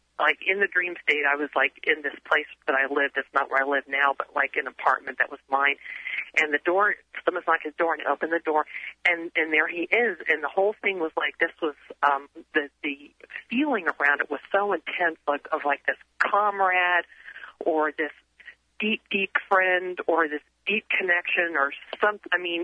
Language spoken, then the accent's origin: English; Maryland, United States; now in Arizona, United States; And I grew up in Maryland, and now I live in Arizona